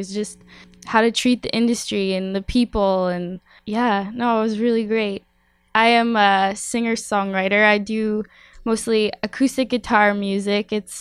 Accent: Ottawa, Ontario, Canada; I'm from Ottawa.

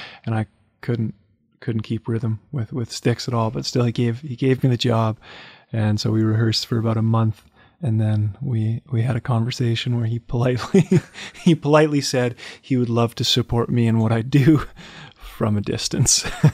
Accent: Winnipeg, Manitoba, Canada; Yeah, so I grew up in Winnipeg. I was born in Winnipeg.

